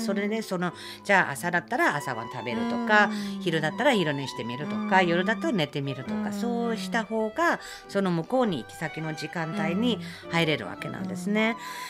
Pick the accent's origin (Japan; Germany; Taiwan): Germany; Japanese is a second language; 私ドイツ人なので、その西と東ドイツがあったので、私西ドイツ生まれなので、勉強したのは西ベルリンだから、東ドイツのど真ん中にあったまだ壁の時の西ベルリンだったので